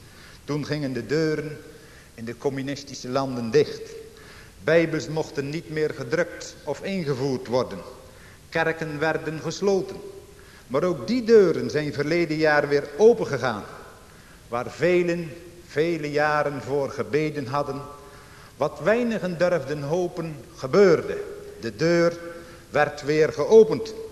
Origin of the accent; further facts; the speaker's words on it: Netherlands; het grote voorrecht dat wij als Nederlanders mogen hebben dat we opgroeien in een land waar de laatste 4 eeuwen de bazuin van het zuivere evangelie heeft mogen klinken en nog mag klinken.